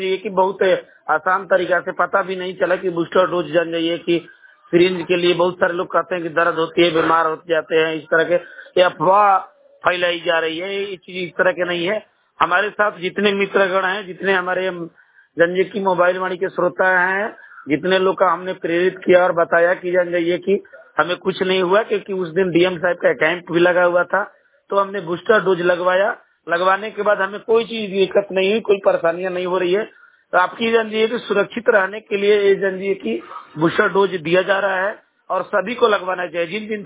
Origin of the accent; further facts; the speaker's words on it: Mallipur, Bihar, India; ग्राम Mallipur post मारपुर थाना चिल्ला जिला रोहतास के रहने वाला हूँ।